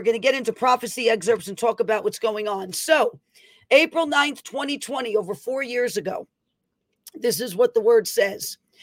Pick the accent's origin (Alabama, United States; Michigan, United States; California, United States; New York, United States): New York, United States; Bronx; Someone from the Bronx, New York is watching my hometown.